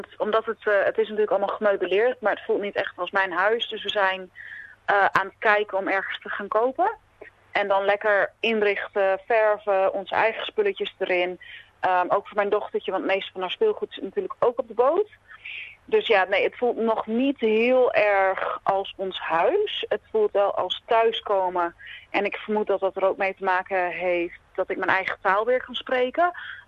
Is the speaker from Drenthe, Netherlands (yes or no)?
yes; Assen, Drenthe, Netherlands; Maar ik kom oorspronkelijk uit Assen, dus uit Drenthe.